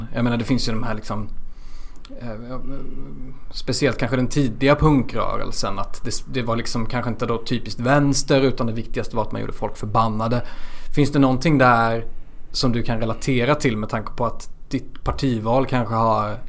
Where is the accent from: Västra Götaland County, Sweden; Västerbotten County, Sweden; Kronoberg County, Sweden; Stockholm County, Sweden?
Kronoberg County, Sweden; Örsult; Jag minns, jag är från Örsult utanför Tingsryd, mm. Så det är några mil.